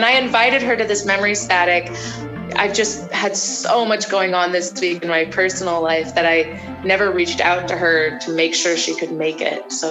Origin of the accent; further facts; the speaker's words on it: Florida, United States; I grew up in Florida, so it's beautiful oak, live oak trees